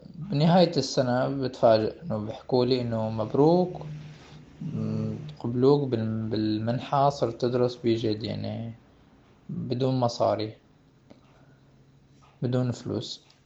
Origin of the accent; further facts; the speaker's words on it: Syria; بظروف الحرب عندنا بسوريا. راسلت جامعات، شفت جامعات كتير، وقررت اني اسافر على مدينة كراسنودار على جامعة كوبان تكنولوجية.